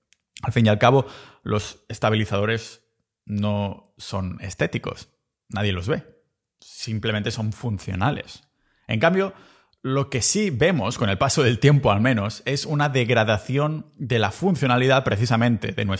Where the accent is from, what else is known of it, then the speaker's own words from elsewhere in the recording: Catalonia, Spain; y como buen catalán, sobre todo por su precio inigualable